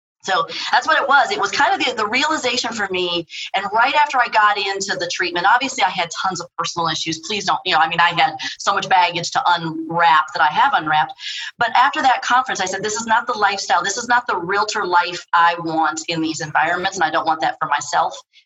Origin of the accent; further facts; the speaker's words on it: Chicago, Illinois, United States; it was in Chicago, which is my hometown. That's where I grew up.